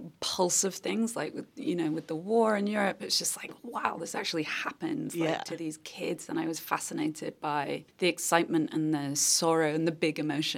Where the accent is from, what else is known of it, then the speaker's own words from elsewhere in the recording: York, Yorkshire and the Humber, United Kingdom; moved away; also born or lived in Liverpool / Hong Kong; I was born in Liverpool, and then I grew up in York, so in the north of England, and then we lived in a suburb outside of York, which is very like lovely, beautiful medieval city in the north. But I lived in a sort of pretty working class suburb